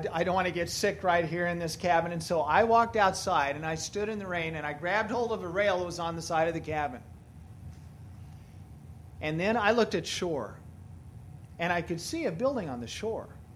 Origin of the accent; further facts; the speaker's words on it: Kansas, United States; well, I'm a flatlander from Kansas, and I'm not used to a storm like this.